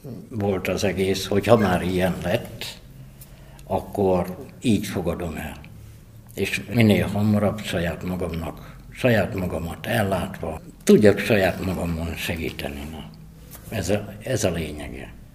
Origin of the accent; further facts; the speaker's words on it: Debrecen, Hajdú-Bihar, Hungary; born there; Január 7-én születtem Debrecenbe, 30 évig Debrecenbe laktam